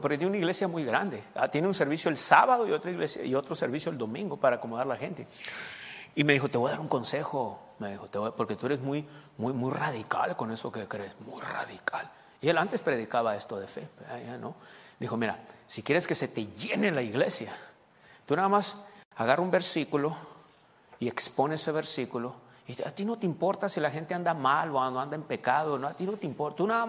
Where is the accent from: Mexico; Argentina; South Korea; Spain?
Mexico; Sonora; Se nota que soy de Sonora, ¿no?